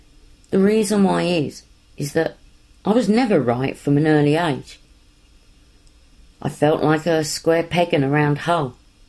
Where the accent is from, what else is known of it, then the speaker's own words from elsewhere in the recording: Plymouth, South West England, United Kingdom; also born or lived in Lambeth; I was born in Lambeth, South London, but grew up in Plymouth.